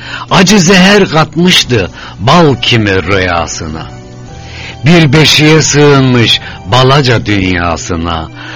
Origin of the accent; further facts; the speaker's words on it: Fethiye, Muğla, Turkey; Ben de Türkiye'den, Fethiye'den Azerbaycan'a, tüm dostlara